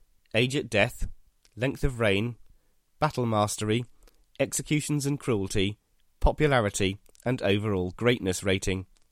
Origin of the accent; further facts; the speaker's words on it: United Kingdom; Many of us growing up in Britain will be familiar with Top Trumps cards